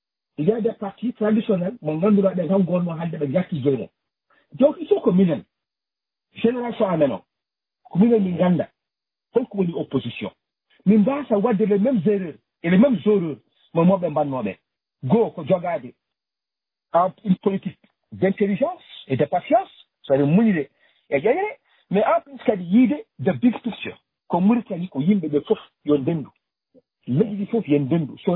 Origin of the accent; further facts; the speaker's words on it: Mauritania; On a pris ça en tant que Mauritanien.